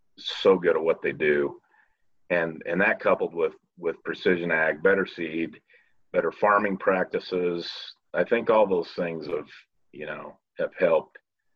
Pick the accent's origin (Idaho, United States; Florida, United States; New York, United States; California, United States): Idaho, United States; Osgood; So I grew up in Osgood, Idaho, just out west of Idaho Falls. And my family, we raised potatoes, grain, and sugar beets.